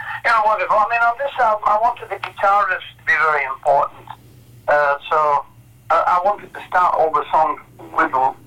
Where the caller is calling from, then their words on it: United Kingdom